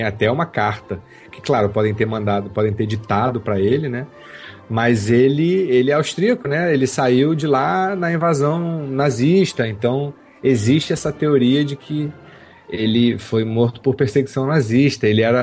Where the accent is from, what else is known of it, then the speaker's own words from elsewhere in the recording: Petrópolis, Rio de Janeiro, Brazil; É lá minha cidade natal, aqui a 70 quilômetros do Rio de Janeiro. 800 metros de altitude, a noroeste do Rio de Janeiro, onde eu nasci.